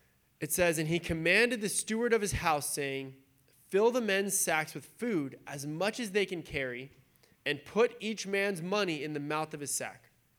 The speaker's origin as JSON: {"language": "English", "town": "San Diego", "region": "California", "country": "United States", "tie": "born or raised there", "said": "So when growing up in San Diego, you either surf or you skate."}